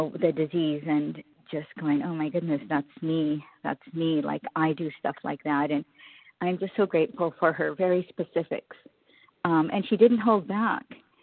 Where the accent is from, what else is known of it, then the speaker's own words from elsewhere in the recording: California, United States; I'm from California.